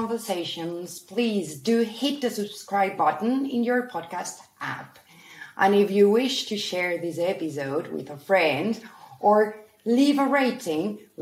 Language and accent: Spanish; Spain; soy española, encantada de conocerte